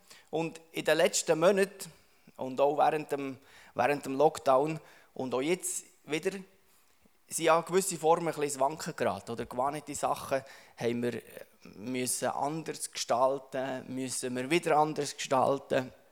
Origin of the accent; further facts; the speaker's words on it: Adelboden, Bern, Switzerland; now in Liebefeld, Switzerland; Ich bin ursprünglich aus Adelboden, bin dort aufgewachsen. Da bin ich ein bisschen stolz drauf. No. Fühle mich immer auch noch ein bisschen verbunden. Wohne jetzt im Liebefeld.